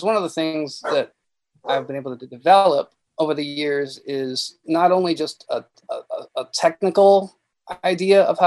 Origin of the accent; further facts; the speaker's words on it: Seattle, Washington, United States; now in Los Angeles, United States; I grew up in Seattle and I live in LA.